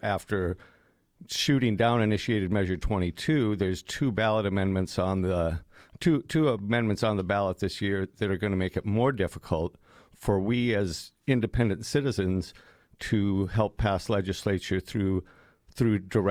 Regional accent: Aberdeen, United States; Well, I'm from Aberdeen. District 3 is mostly the Aberdeen area.

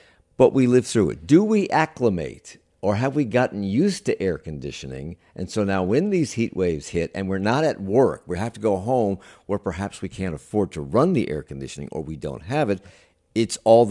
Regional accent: Virginia, United States; I grew up in a time when our house, and I grew up in Virginia, our house was not air conditioned.

